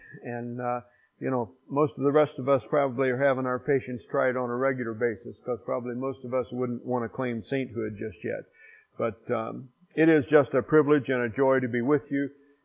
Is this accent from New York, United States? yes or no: no; Indiana, United States; moved away as an adult; I'm from Southern Indiana originally. I grew up just the other side of French Lake, graduated from Springs Valley High School. I've been gone from Indiana ever since I graduated, unfortunately, and I only get back for visits